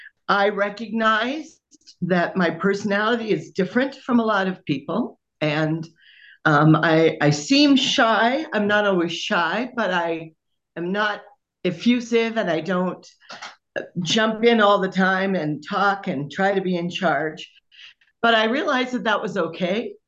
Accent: Wyoming, United States; from Wyoming.

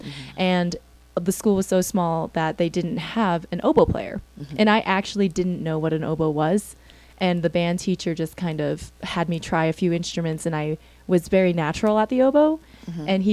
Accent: Houston, Texas, United States; Oh, no, we are from Houston, Texas.

